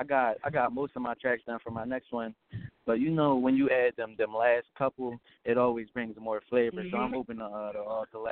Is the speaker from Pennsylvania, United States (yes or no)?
yes; Pottstown, Pennsylvania, United States; I'm coming from Pottstown, PA. It's like 25 minutes away from Philly, 25, 30 minutes away from Philly. It's a small city, but it's basically just like every other city.